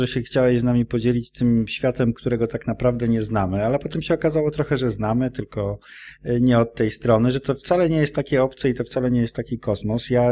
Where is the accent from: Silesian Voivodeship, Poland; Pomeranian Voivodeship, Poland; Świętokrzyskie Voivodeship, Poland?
Pomeranian Voivodeship, Poland; Nie, ja jestem człowiekiem z Żuław i dla mnie wszystko, co jest poza, za Warszawą jest daleko.